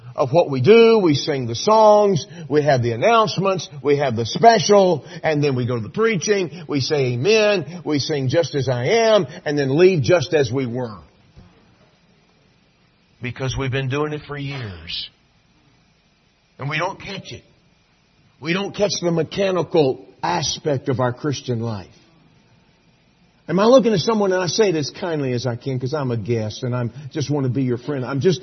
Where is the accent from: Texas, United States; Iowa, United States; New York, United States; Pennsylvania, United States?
Texas, United States; When we grow up in Texas, you're just taught, always be, I hate to use the word proud, but always be proud that you're from Texas and feel sorry for those who aren't.